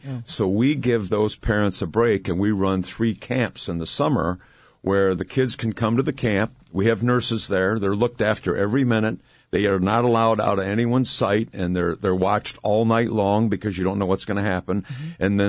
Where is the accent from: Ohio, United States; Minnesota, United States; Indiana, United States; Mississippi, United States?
Ohio, United States; For example, I'm originally from Ohio.